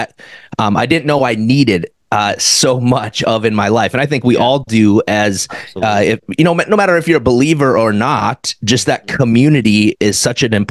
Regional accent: South Dakota, United States; But man, I grew up in South Dakota, and my folks got divorced at the age of 5.

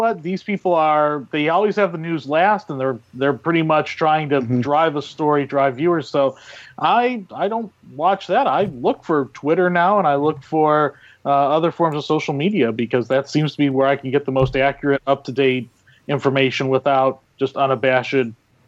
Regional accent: Ohio, United States; I grew up in Northern Ohio, and every time a snowstorm were to come

